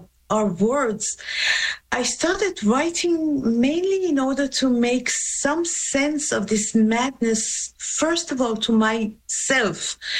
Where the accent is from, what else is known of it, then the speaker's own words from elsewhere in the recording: Tehran, Tehran Province, Iran; first language Persian; English is a second language; from my homeland, from my hometown, Tehran, the city where I was born and grew up in. The cries of people were in Farsi this time